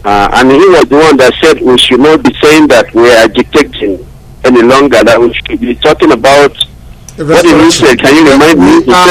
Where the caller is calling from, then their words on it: Malaysia; I am calling from Malaysia.